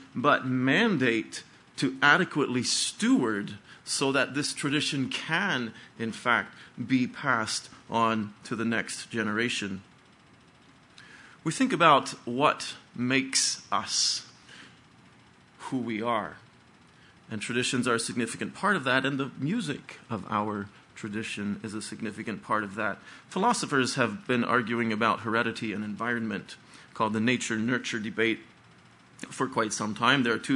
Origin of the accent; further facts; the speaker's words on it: Pennsylvania, United States; I grew up in Beachy Amish Church in Lancaster County, Pennsylvania